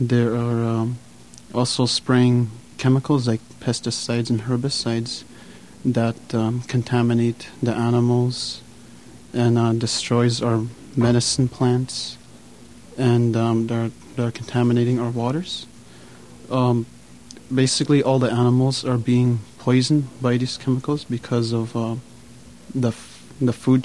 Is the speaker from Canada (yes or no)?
yes; Ontario, Canada; I'm from Grassy Knolls, Ontario. My clan is the Thunderbird